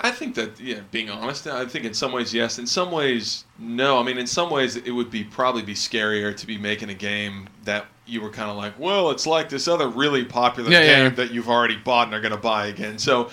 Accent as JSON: {"language": "English", "town": "Kansas City", "country": "United States", "said": "I'm from Kansas City, so typical."}